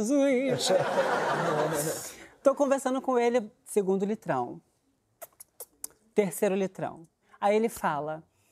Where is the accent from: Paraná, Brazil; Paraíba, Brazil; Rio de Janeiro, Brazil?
Rio de Janeiro, Brazil; São Gonçalo; E eu tava em São Gonçalo, porque sou de São Gonçalo. São Gonçalo pro mundo.